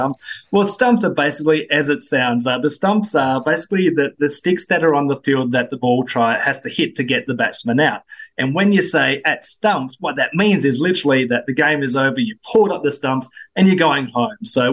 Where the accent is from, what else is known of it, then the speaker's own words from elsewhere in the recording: Australia; I hate to admit this as an Australian and going into the Ashes in just 2 weeks' time